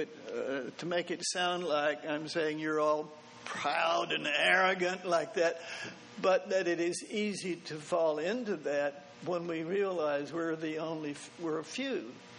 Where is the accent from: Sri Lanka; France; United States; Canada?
United States; Texas; I'm a Texan. I'm a cotton picker. I've been humble all my life.